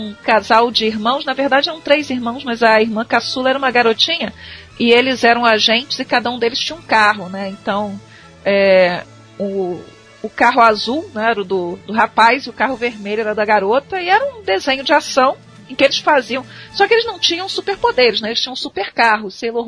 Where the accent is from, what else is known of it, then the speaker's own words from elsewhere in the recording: Rio de Janeiro, Brazil; Eu nasci no Rio, eu sou do Rio, né?